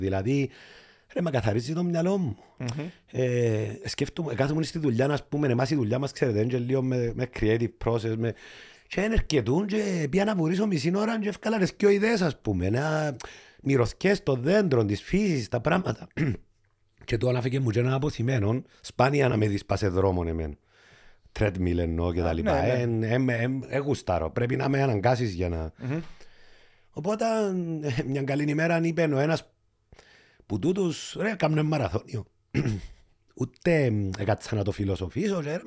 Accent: Klirou, Nicosia District, Cyprus; διότι όπως σας είπα είμαι και από την Κλήρου, οπότε έλα να τρέξεις μαζί μας

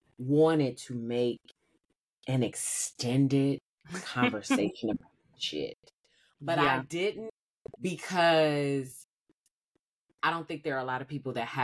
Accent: Illinois, United States; Okay. So I grew up in the suburb of Chicago, which was like maybe 20 minutes from like where Jemiah grew up

